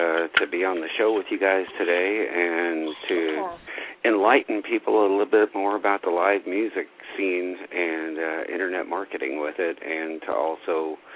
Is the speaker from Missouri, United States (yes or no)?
yes; Kansas City, Missouri, United States; now in Branson, United States; I was raised in Kansas City and transplanted to the Branson area.